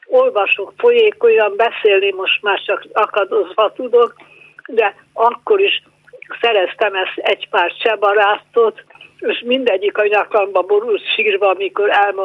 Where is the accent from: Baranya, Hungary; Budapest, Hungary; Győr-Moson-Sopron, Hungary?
Budapest, Hungary; én Budapestről jöttem, és hát próbálom a nyelvet tanulni